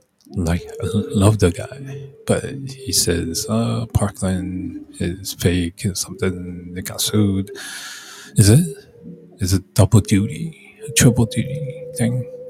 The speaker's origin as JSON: {"language": "English", "country": "Taiwan", "tie": "born or raised there", "said": "when I grew up in Taiwan"}